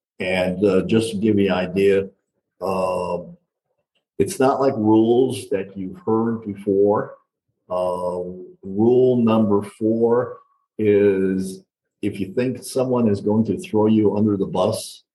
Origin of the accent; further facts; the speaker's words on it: Phoenix, Arizona, United States; now in Las Vegas, United States; I grew up in Phoenix and just moved here about 3.5 years ago.